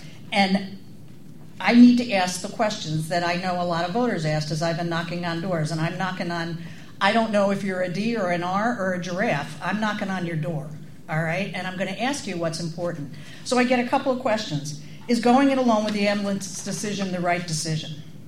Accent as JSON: {"language": "English", "town": "Cambridge", "region": "New York", "country": "United States", "tie": "born or raised there", "also_born_or_lived": "Schenectady", "said": "I was born in Schenectady. I grew up in what my parents used to call the real upstate New York, which is 2 hours north of here in Washington County. I grew up in Cambridge, New York."}